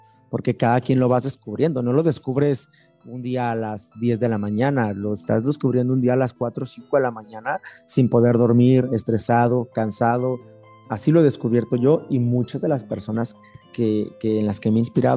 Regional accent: Mexico; Yo soy muy mexicano, soy muy de colores

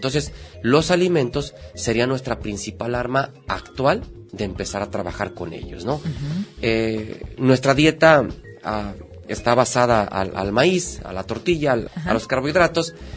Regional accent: Mexico; Nos gusta como mexicanos, válgame la expresión, o el latino en general, nos gusta la parte curativa.

